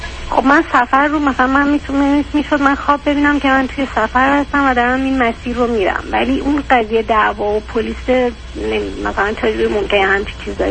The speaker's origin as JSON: {"language": "Persian", "country": "Iran", "moved": "yes", "lives_now": "Europe", "said": "از خونه پدرش از ایران اومدیم اینجا. بعد وقتی که اومدیم اروپا"}